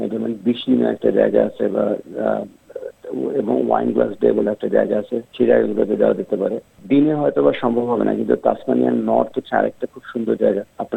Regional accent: Bangladesh; তো ঈদ মেলাতে আর কি আমরা বাংলাদেশি বিভিন্ন ফ্যামিলি ওখানে আসবে

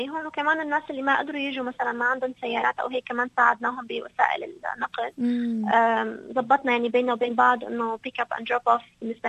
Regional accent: Syria; يعني نحن كسوريين بنحب بعض كتير

